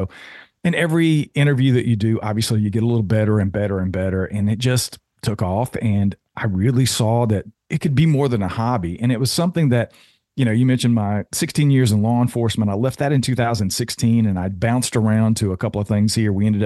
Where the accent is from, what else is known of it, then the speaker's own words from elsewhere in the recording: Georgia, United States; now in North Carolina, United States; I was born and raised in Georgia. We now live in North Carolina.